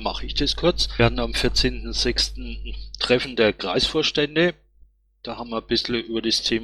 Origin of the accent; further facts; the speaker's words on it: Coburg, Bavaria, Germany; ich bin aus Coburg, aber ich bin katholisch.